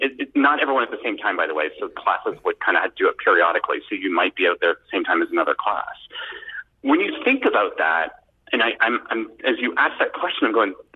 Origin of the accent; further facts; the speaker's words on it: Ottawa, Ontario, Canada; since I'm talking to you and you're located in my hometown of Ottawa, it actually hit me right now going, you know, when it all started, when it came to running, is I went to an elementary school in Bell's Corners.